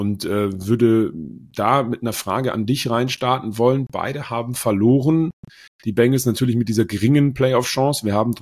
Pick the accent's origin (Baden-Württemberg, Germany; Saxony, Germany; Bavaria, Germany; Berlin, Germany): Berlin, Germany; Und Berlin ist ja auch meine Heimat